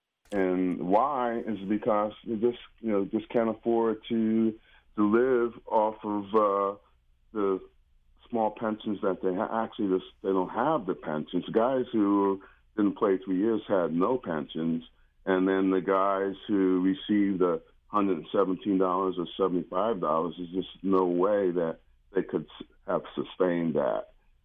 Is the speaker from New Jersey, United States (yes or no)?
yes; Perth Amboy, New Jersey, United States; I was just doing clinics with him in my hometown of Perth Amboy this summer.